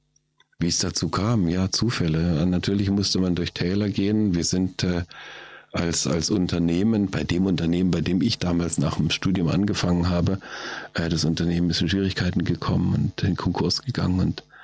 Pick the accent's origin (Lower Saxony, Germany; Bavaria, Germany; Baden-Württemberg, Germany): Baden-Württemberg, Germany; Offenburg; Ich bin in Offenburg geboren, ich bin hier aufgewachsen, zur Schule gegangen, Maschinenbau studiert.